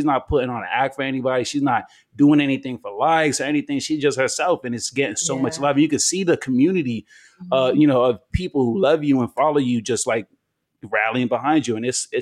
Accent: Nigeria; Yeah. That's where I'm from.

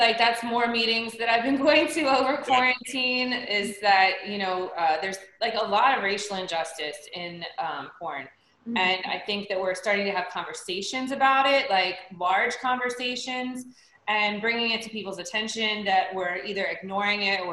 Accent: Cincinnati, Ohio, United States; moved away as an adult; I was born in Cincinnati, Ohio.

